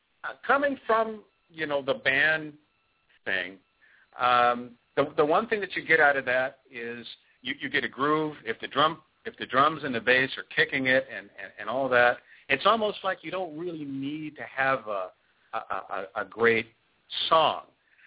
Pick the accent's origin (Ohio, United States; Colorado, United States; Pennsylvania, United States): Pennsylvania, United States; Philadelphia; Many years ago, my brother and I, you know, we're from Philadelphia. We had a band.